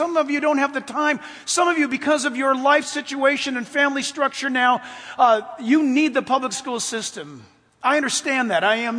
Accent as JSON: {"language": "English", "region": "California", "country": "United States", "tie": "born or raised there", "said": "I'm a Californian. My family hails from Hawaii, but I was born in California. And California is the only state I've ever known."}